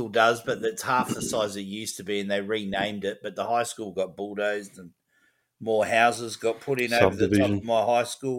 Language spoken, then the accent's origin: English; Adelaide, South Australia, Australia; I was born in Adelaide. In 1968, at the Queen Elizabeth Hospital, actually. And I grew up in a suburb in the northern suburbs of Adelaide called Gillis Plains. Just a working class